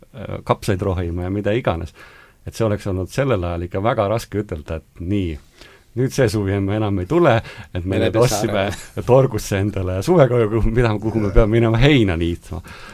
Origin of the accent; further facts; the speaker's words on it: Tallinn, Harju County, Estonia; ma ise ka olen küll enamasti Tallinnast , aga meil on siis emapoolsed vanemate kodu Tõstamaal , mis on päris nagu lähedal ja kohe siin nagu ka mere ääres